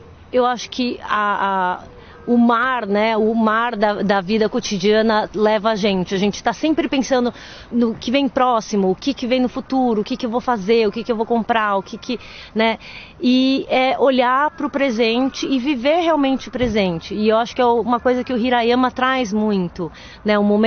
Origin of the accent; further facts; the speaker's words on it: Brazil; also born or lived in Japan; E como boa brasileira, no último dia eu falei, olha, foi muito legal, gostei muito de conhecer.